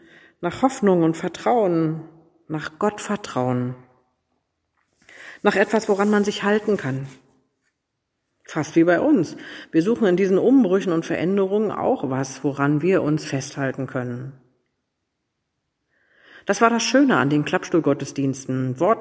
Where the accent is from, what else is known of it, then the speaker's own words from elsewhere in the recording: Germany; Und ich fühlte mich auch an meine Kindheit in der DDR erinnert.